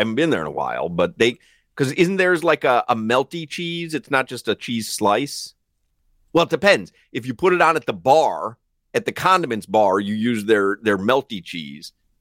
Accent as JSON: {"language": "English", "town": "Highland Park", "country": "United States", "tie": "born or raised there", "said": "you know, a place where I grew up in Highland Park. It's called Michael's Red Hots, but it was a char cheddar burger."}